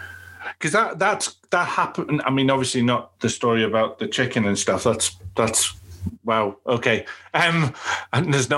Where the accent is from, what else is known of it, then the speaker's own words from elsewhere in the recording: England, United Kingdom; You see, we're English. I don't even pronounce the places properly.